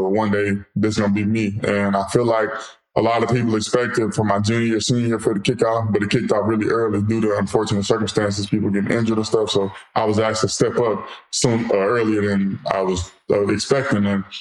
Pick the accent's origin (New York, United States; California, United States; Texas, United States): Texas, United States; Dallas; now in Las Vegas, United States; I'm loving it out here. It's a little hot out here, but I'm from Dallas, so you know what I'm saying?